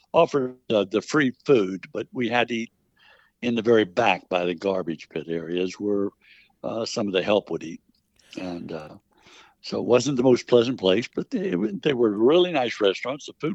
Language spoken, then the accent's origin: English; Miami, Florida, United States; I was born in Miami, Florida.